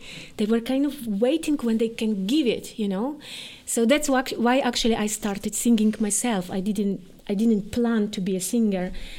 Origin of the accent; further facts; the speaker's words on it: Lviv, Lviv Oblast, Ukraine; English is a second language; I was, in that time, was first experimental theater starting to move in my hometown in Lviv.